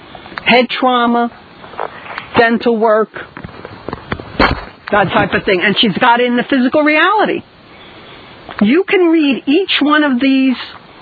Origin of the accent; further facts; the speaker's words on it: Coney Island, New York, United States; Remember, I was brought up in Coney Island.